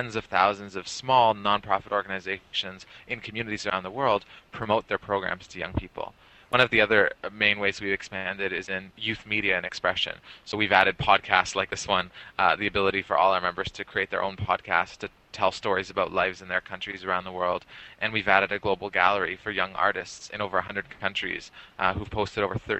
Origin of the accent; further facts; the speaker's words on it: Canada; I'm from Canada.